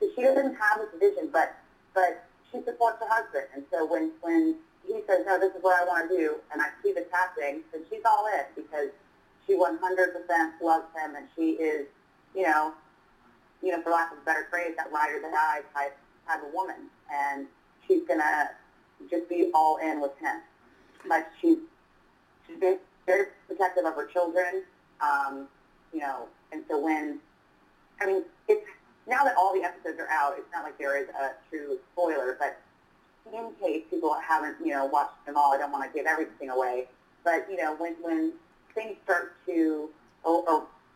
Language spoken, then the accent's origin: English; Florida, United States; You know, I'm from Florida, so I'm used to the heat.